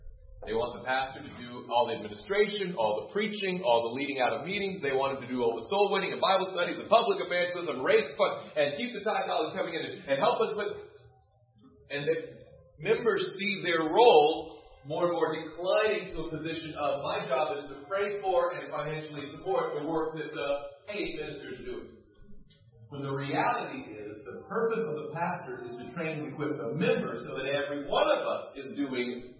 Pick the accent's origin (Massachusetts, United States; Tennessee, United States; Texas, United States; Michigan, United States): Tennessee, United States; I grew up in Tennessee, blah, blah, blah.